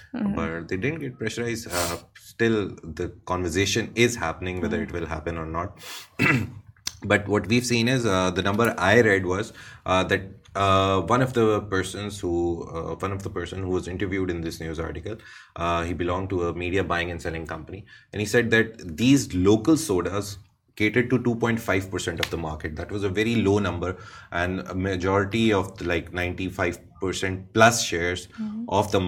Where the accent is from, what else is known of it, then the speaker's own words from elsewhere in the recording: Pakistan; I know it like personally because I'm Pakistani, obviously.